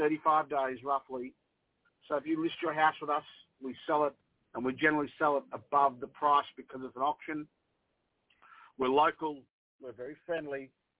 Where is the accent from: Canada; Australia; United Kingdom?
Australia; accent: Australian; moved away as an adult; now in Beverly Hills, United States; I'm 57. I started when I was 17, a long time. I'm Australian, as you can tell. Can you tell the accent?